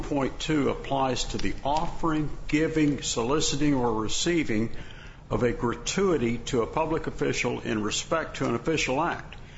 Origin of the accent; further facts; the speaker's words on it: Durham, North Carolina, United States; from Durham, North Carolina, representing Gerald Anderson.